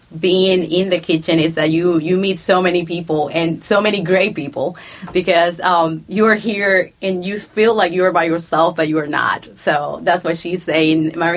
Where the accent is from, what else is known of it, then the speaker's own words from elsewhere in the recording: Cartagena, Bolívar, Colombia; I'm from Colombia, Cartagena, and it's hot. All year round.